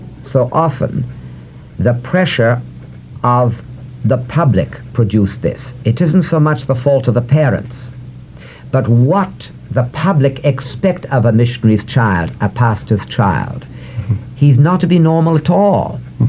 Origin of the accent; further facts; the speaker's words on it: Angola; also born or lived in Zambia; But I lived in Angola, actually on Angola, that troubled land today, for 17 years